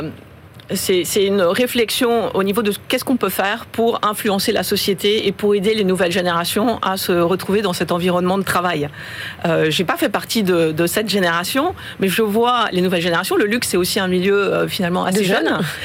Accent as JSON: {"language": "French", "country": "France", "also_born_or_lived": "China", "said": "Je suis française, mais je suis récente en France."}